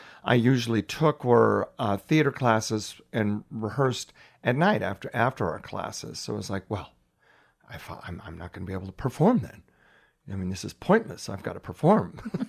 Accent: Seattle, Washington, United States; I grew up in Seattle, Washington, and I went to Central Washington State College in Ellensburg.

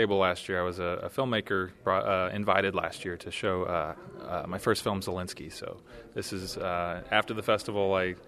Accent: Macomb, Illinois, United States; I'm from Macomb, so I'm happy to see this happening and growing.

